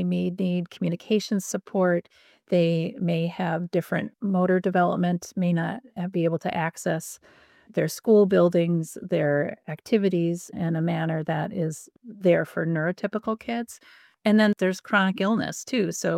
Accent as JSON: {"language": "English", "town": "St. Paul", "region": "Minnesota", "country": "United States", "tie": "born or raised there", "said": "I grew up in St. Paul, Minnesota, came east to Dartmouth for college, was eager to get home to my family and siblings."}